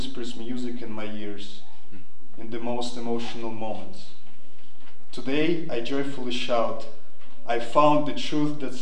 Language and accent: English; Kazakhstan; also born or lived in Minsk, Belarus; I was born in Minsk, Belarus, but then I grew up in Kazakhstan, and shortly after baptized into the Roman Catholic Church, which is popular in that region.